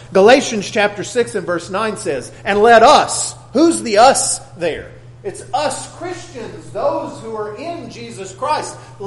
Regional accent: Texas, United States; Again, I grew up in West Texas and my family has a bunch of land out there.

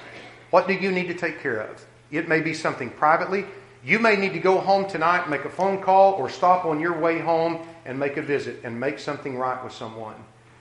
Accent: Oklahoma, United States; the little country town that I grew up in there in Oklahoma.

